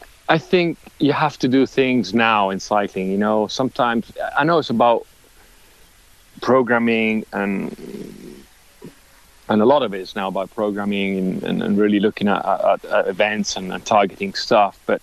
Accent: United States; I missed the amateur racing in Italy, because I came from America.

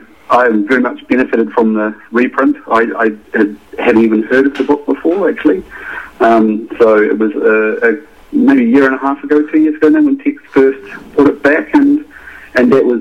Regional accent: Hawke's Bay, New Zealand; I am native born New Zealand. There is definitely a strong part of it that I recognise, because I grew up in Hawke's Bay, and rural New Zealand is definitely there.

